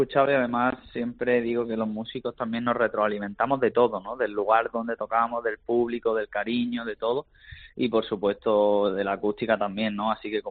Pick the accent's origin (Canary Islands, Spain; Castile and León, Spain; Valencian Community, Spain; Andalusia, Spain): Andalusia, Spain; Jaén; es verdad que en mi tierra, en Jaén, y por supuesto en Andalucía